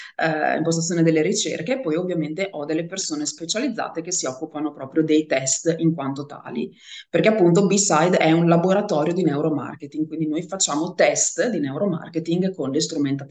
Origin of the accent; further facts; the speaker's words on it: Bologna, Emilia-Romagna, Italy; siamo a Bologna e forse si sente anche un po' dal mio accento.